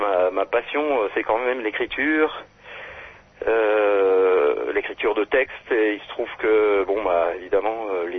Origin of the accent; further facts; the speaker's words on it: Digne, Provence-Alpes-Côte d'Azur, France; also born or lived in Marseille / Grenoble; Mais puis après, j'ai grandi dans les Alpes de Haute-Provence, à Digne.